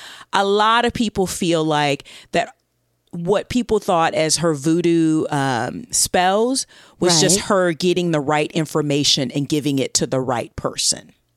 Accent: the South, United States; and I'm a Southerner, and soul food from the South is delicious

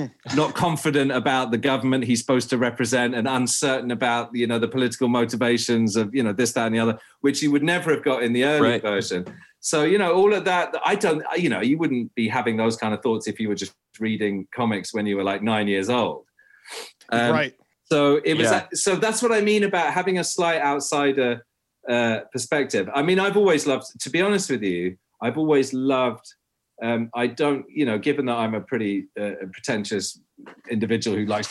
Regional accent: England, United Kingdom; But the truth is, when I grew up in England

